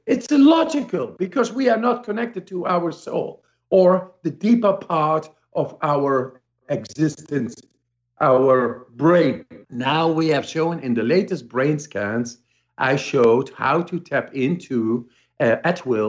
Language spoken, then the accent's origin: English; Amsterdam, North Holland, Netherlands; I come from Amsterdam